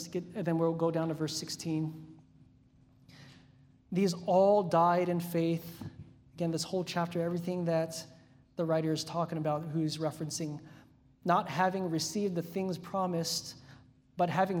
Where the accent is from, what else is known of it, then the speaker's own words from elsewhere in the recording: Hawaii, United States; You guys know I'm from Hawaii, right? So we have a saying that the boy can leave the island, but the island is never going to leave the boy, right? I'm always going to be an islander deep down inside.